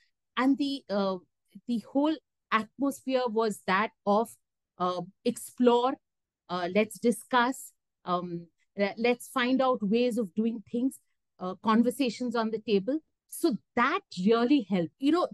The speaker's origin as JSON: {"language": "English", "town": "Kolkata", "region": "West Bengal", "country": "India", "tie": "born or raised there", "said": "My childhood was in Kolkata."}